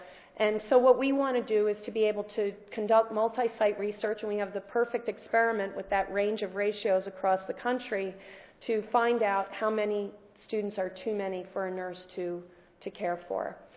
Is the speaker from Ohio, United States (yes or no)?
no; Illinois, United States; And actually, I come from Illinois